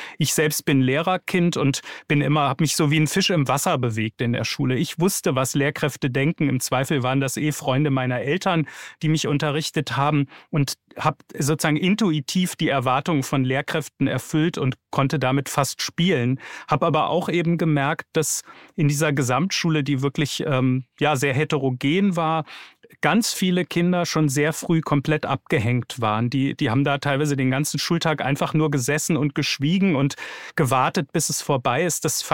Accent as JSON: {"language": "German", "region": "Hesse", "country": "Germany", "tie": "born or raised there", "said": "Ich bin in Hessen groß geworden, habe dort eine Gesamtschule besucht"}